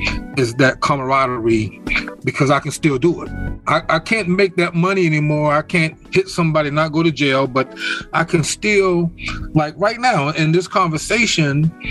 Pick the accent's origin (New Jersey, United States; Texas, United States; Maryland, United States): New Jersey, United States; also born or lived in North Carolina; I grew up. I was born in North Carolina. My parents moved to New Jersey.